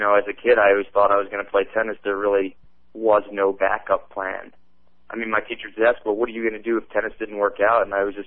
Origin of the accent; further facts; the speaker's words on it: New Jersey, United States; And my mom was, when we grew up in Jersey, my mom was a maid for a well-to-do family called the Mindells.